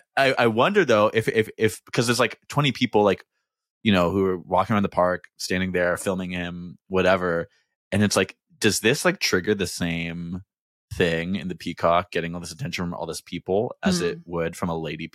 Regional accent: United States; But the thing is, as an American tourist in Portugal, you end up eating meals at restaurants next to other American tourists in Portugal.

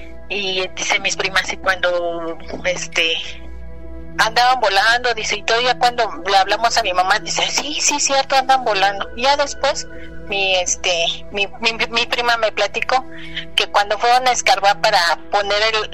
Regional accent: San Lorenzo Acopilco, Mexico City, Mexico; nosotros somos del pueblo de San Lorenzo Acopilco, por allá por Coajimalpa.

